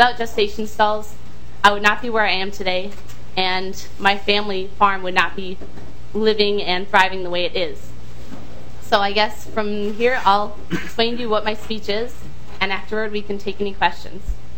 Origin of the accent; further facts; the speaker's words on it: United States; and I come from a town. We have about 1,100 people. That's not really very big, but it's one big family.